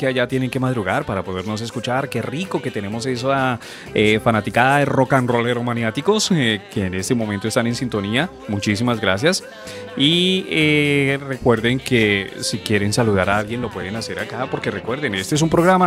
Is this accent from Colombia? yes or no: yes; Colombia; now in La Coruña, Spain; Y también nos escuchan en mi país, en Colombia.